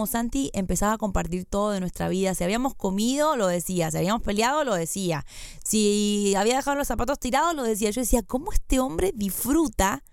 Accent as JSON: {"language": "Spanish", "country": "Argentina", "accent": "Argentine", "said": "tengo un acento muy fuerte argentino, tenía el acento más fuerte en ese entonces, ya casi no lo tengo."}